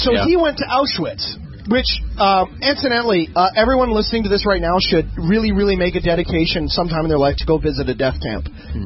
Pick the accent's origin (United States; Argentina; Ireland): Ireland; Like, being Irish, okay? Irish people are fucked up because they, like, generally want to be really Irish.